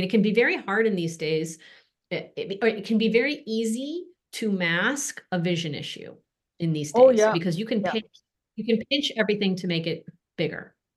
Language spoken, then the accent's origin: English; Chicago, Illinois, United States; I grew up outside of Chicago. We could tell as kids when it was going to rain by the smell in the air.